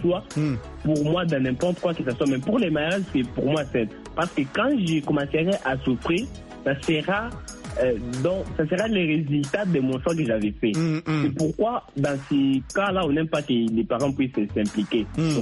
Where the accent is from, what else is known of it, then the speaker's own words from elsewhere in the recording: Kasaï, DR Congo; Comme par exemple, moi je suis du Kassai.